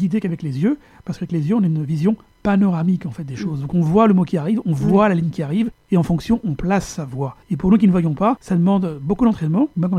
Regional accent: France; born there; donc je suis issu de l'immigration. Je suis né en France, mais d'origine algérienne.

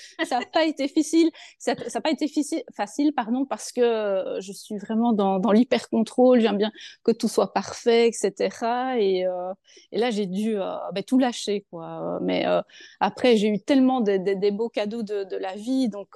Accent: Belgium; je suis lithothérapeute, je viens de Belgique et je suis... Oui, on l'entend.

